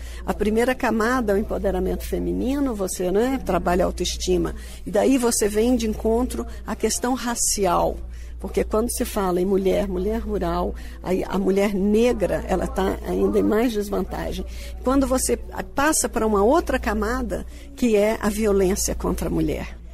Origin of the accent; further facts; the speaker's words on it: Manhumirim, Minas Gerais, Brazil; Eu nasci em Manhumirim, no interior de Minas, e cresci numa fazenda onde o café era a principal atividade.